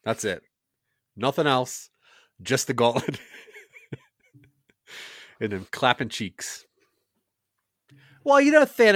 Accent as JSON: {"language": "English", "region": "Maryland", "country": "United States", "moved": "yes", "lives_now": "Colorado, United States", "said": "I'm from Maryland. I moved here like 3 years ago."}